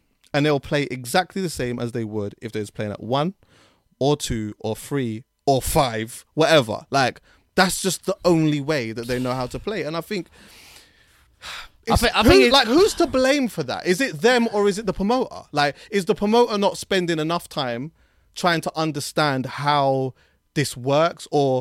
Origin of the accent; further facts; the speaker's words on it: Jamaica; and I'm Jamaican, bro.